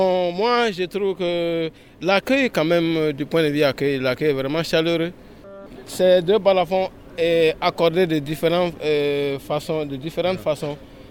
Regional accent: Burkina Faso; Nous sommes arrivés du Burkina depuis le 13 octobre pour ce festival Circa.

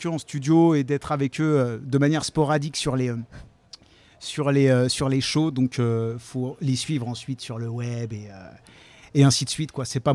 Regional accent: Paris, Île-de-France, France; moi je suis parisien de base. Voilà, j'ai monté le label à Paris

